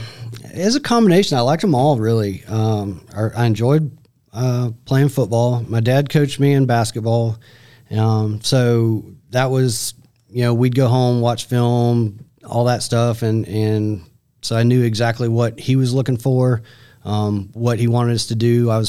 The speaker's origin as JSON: {"language": "English", "region": "Iowa", "country": "United States", "tie": "born or raised there", "also_born_or_lived": "Nebraska", "moved": "as an adult", "lives_now": "Hartsville, United States", "said": "So I grew up in Iowa, Southwest Iowa. I went to college in Nebraska, and then I moved here in 1997. Been in Hartsville since then."}